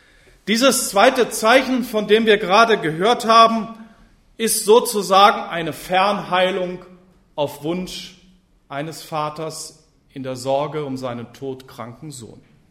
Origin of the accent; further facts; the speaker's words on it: Germany; den wir als Deutsche ja immer gerne wieder mal bemühen